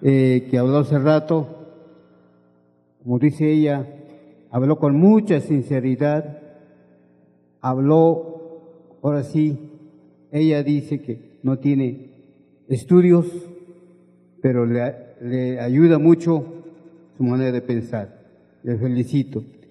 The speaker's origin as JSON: {"language": "Spanish", "town": "Chenalhó", "region": "Chiapas", "country": "Mexico", "tie": "born or raised there", "said": "Soy originario de Chenaló y hablo tzotzil."}